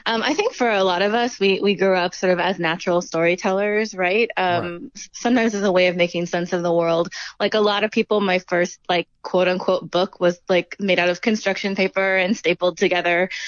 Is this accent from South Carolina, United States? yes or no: no; Oregon, United States; I grew up in a white family. I'm Korean American. Grew up in a small town in Southern Oregon.